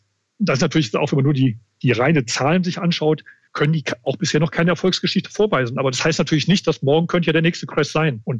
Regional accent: Munich, Bavaria, Germany; ich bin Münchner, steht auch im Personalausweis drauf.

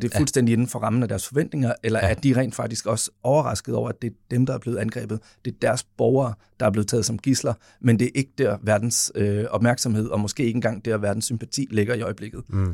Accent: Zealand, Denmark; jeg er jo både fra Sydsjælland, ligesom Esben

